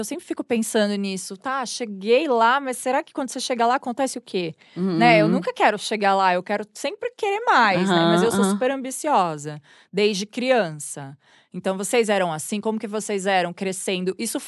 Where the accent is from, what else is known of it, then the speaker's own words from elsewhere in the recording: Araraquara, São Paulo, Brazil; born there; eu nasci em Araraquara e eu falava, não vejo a hora de crescer, mudar para São Paulo e trabalhar e ter minhas coisas